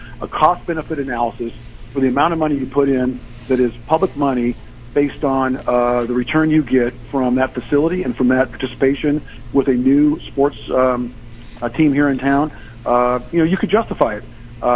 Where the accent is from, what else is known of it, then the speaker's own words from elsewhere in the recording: Las Vegas, Nevada, United States; I was born and raised in Vegas, been here my entire life